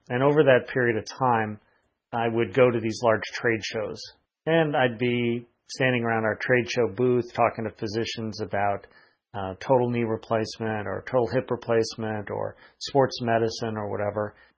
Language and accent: English; Naperville, Illinois, United States; now in San Diego, United States; No, actually, I'm from Chicago originally. I grew up outside of Chicago in a little town called Naperville.